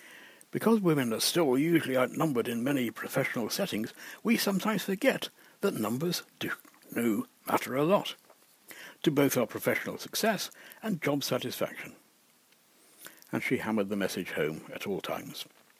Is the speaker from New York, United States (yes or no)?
yes; New York, United States; Ah, the joys of being feisty and of being a New Yorker